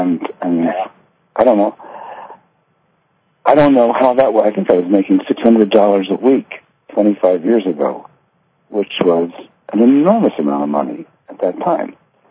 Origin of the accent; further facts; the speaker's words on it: Philadelphia, Pennsylvania, United States; And I grew up in Philadelphia, and I was kind of a nerdy guy